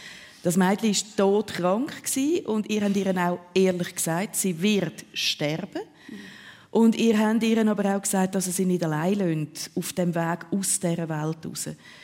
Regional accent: Zurich, Switzerland; Das würde ich mich als Zürcherin nie getrauen, einem Berner zu sagen.

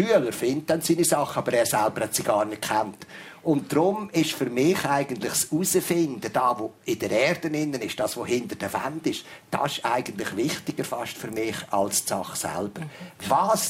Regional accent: Aargau, Switzerland; ich bin aus der Habsburger Gegend, da hat man irgendwie ein anderes Gefühl mit Scherzen und so weiter.

